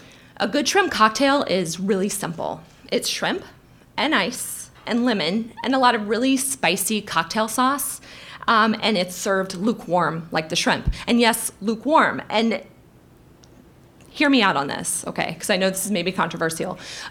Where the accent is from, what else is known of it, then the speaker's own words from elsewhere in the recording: Alabama, United States; I grew up in Alabama, and much of that time was spent on the Gulf Coast and in the Alabama Delta.